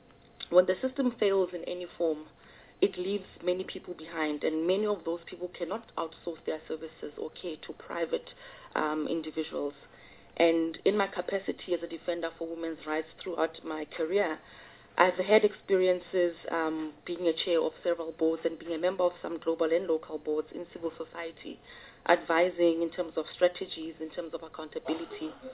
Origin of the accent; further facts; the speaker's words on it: Gwagwa, Free State, South Africa; I'm from Gwagwa in the Free State, which is a former homeland. And, you know, as I sit here as a young black woman